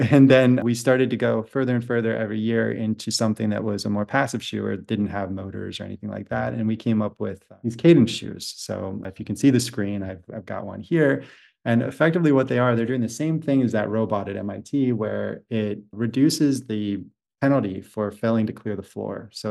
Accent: Pennsylvania, United States; I'm from Pennsylvania originally on the East Coast. I grew up there

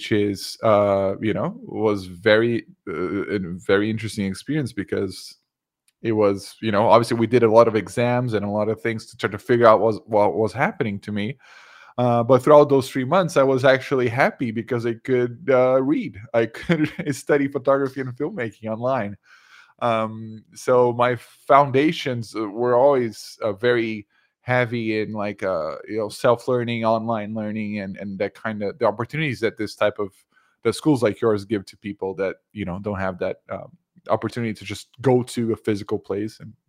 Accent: Brazil; I'm from Brazil.

